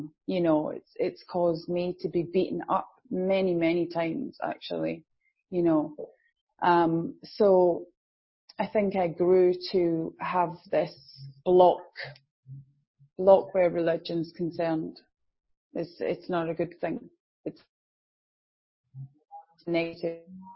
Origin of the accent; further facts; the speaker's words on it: Glasgow, Scotland, United Kingdom; because my mother was a Catholic and my father is Protestant. So, and I grew up in Glasgow.